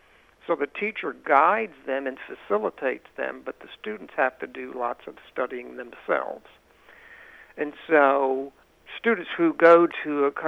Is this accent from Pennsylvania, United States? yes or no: yes; Pennsylvania, United States; I am originally from Pennsylvania, the section of the state called Pennsylvania Dutch Country, which has a large German population, and that includes both Amish, Mennonite, Lutherans, etc.